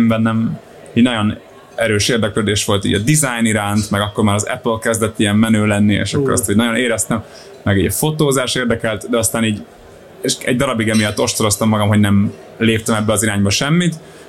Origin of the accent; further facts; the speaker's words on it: Solymár, Pest, Hungary; mert én Solymáron nőttem fel, meg Budapesten jártam gimibe